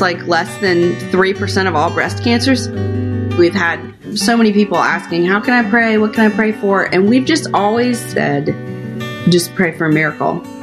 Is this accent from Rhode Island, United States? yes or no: yes; Rhode Island, United States; also born or lived in Atlanta; I always say, really, that I feel like I grew up in Rhode Island. So I feel like I'm a New Englander in my heart, because we moved there when I was in about sixth grade